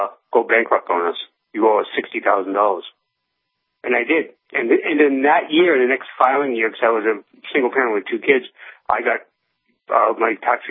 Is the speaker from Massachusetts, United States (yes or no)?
yes; Massachusetts, United States; now in Yakima, United States; I'm not from here. I'm from Massachusetts originally. I've been on the West Coast for about 35 years.